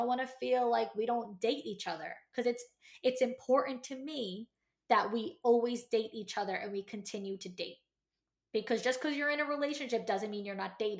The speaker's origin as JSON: {"language": "English", "region": "New York", "country": "United States", "said": "Let me tell you something, I'm from New York. I've been to Italy."}